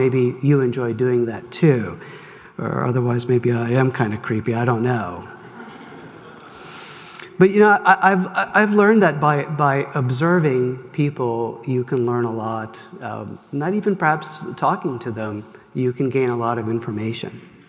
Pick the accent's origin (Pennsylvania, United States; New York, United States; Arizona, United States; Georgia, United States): New York, United States; New York City; As many of you know, that I grew up in New York City